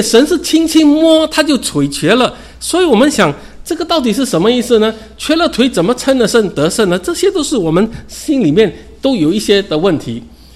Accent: China; 名字我们中国人也是这样

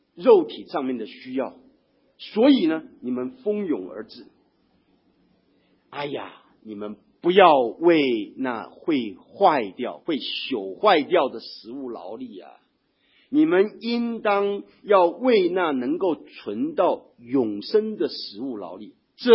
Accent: China; 犹太百姓好像我们华人一样啊，好像我们中国人华人一样，我们一开口就讲什么，我们有5000年文化啊

